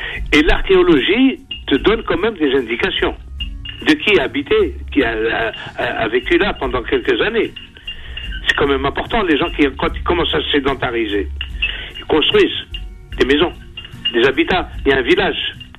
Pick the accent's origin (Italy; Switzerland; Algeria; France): Algeria; C'est ça que tu comprends pas. On est tous des Algériens.